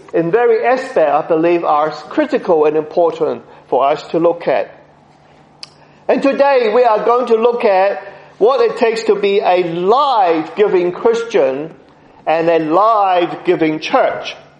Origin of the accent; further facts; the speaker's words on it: New Zealand; also born or lived in Hong Kong / Singapore; Well, I grew up in New Zealand, and of course, beautiful country.